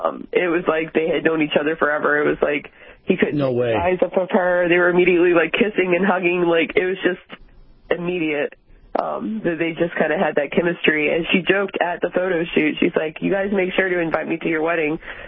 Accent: North Carolina, United States; So I grew up in North Carolina, so a white Christmas. I think I might have had one in my whole life.

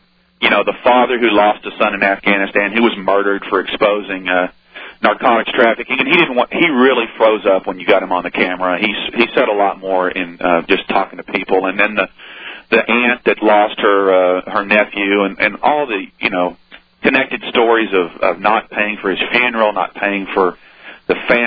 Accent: Dallas, Texas, United States; I grew up in Dallas-Fort Worth, same as you did. I lived in the city.

